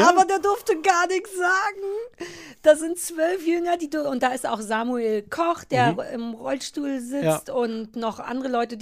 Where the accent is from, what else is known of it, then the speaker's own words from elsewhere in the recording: East Germany, Germany; Ich bin ja in der DDR groß geworden